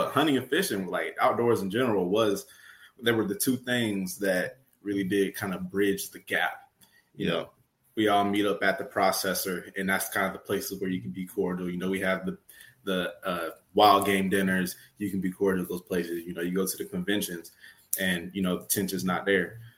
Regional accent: Bartow, Georgia, United States; growing up in Bartow, that's an interesting town. So many big deer all over the place. It's like prime time spots in Georgia. Real small town, a bunch of, you know, agriculture heavy out there.

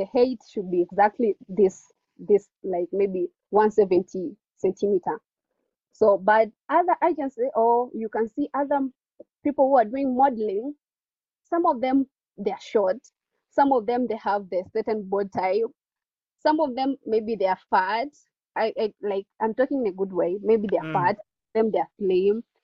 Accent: Tanzania; because I'm from Tanzania

